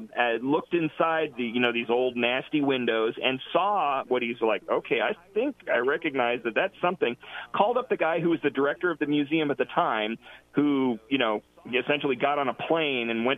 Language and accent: English; Downey, California, United States; Now, I grew up in Downey, where the Apollo Command Module and the Space Shuttle were built